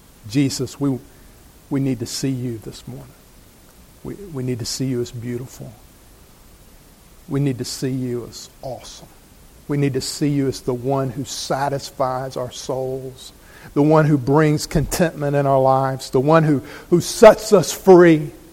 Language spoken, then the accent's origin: English; the South, United States; now in Boston, United States; I grew up in the South. You can tell, right? Y'all thought I was from South Boston. I grew up in the South, and so I wasn't from Boston.